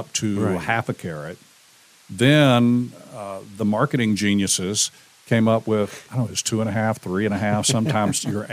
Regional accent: Florida, United States; also born or lived in Kentucky; In Hillsborough County, just outside of Tampa.

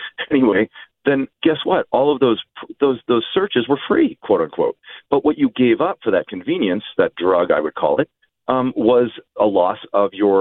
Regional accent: Utah, United States; according to Vivint, which is a smart home device maker in Utah, my home state, Park City, where I live when I'm not in Cambridge

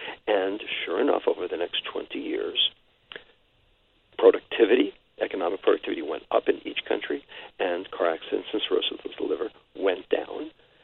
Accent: New York, United States; I'm a New Yorker, okay?

